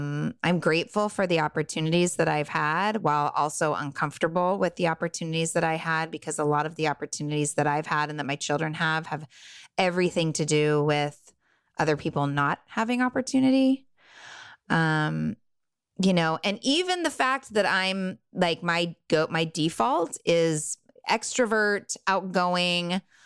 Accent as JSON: {"language": "English", "region": "California", "country": "United States", "tie": "born or raised there", "said": "I grew up in Southern California in a bubble of wealth."}